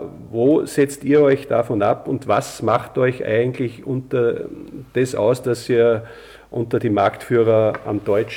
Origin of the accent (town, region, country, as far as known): Austria